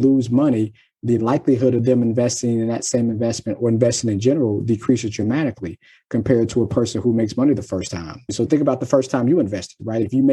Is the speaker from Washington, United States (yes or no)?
no; Cincinnati, Ohio, United States; I'm born and raised in Cincinnati. So I am a diehard Cincinnati Bengals fan.